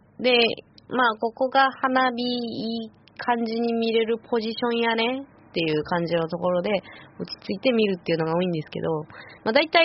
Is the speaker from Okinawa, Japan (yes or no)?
no; Iwate, Japan; よくね、私の実家も、ね、畳のお家だったので、ね、一軒家の、うん。で、風鈴が、こう、チリンチリンってなるわけですよ。ね。で、まあ、岩手の夏っていうのは、そこまで暑くなくて、